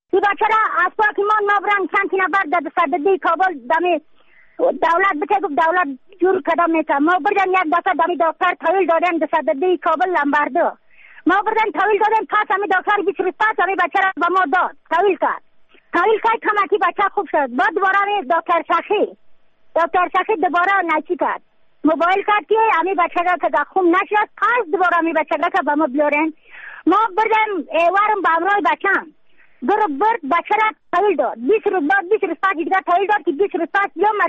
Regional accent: Badakhshan, Afghanistan; از بدخشان هستم، مرکز بدخشان، ولسوالی یکلی پایان، قیره وینگ.

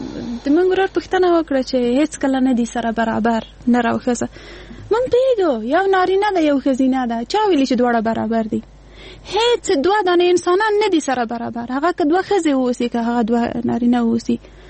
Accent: Afghanistan; موږ په افغانستان کې 40 کاله کېږي جنګ لرو، یعنی موږ نسلونه په جنګ کې پیدا شوي، په جنګ کې لوی شوي، په جنګ کې مري.

